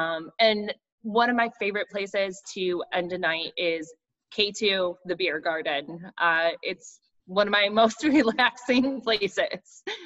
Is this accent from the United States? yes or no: yes; Rochester, New York, United States; I love this question because of being born and raised in Rochester, and I think Rochester has so much to offer.